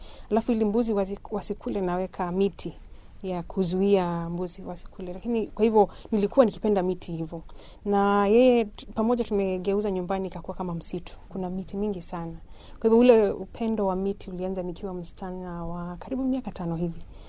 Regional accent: Nyeri, Nyeri County, Kenya; natoka Kenya. Mimi ni mwanaharakati wa mazingira. Nimezaliwa mahali panaitwa Nyeri. Kenya ina kaunti 47 na nimetoka kwa moja inayoitwa Nyeri. Nikalelewa pale karibu na mlima Kenya, pale chini ya mlima.

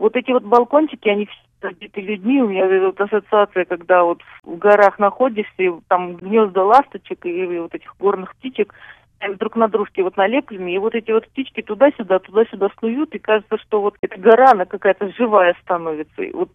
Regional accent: Saint Petersburg, Russia; Я сама из Санкт-Петербурга.

